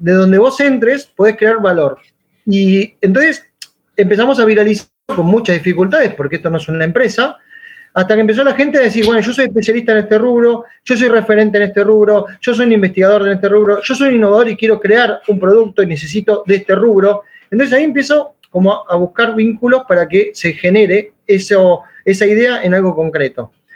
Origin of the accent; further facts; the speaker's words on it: Argentina; pero somos argentinos y queremos comer milanesa y comer asado los domingos.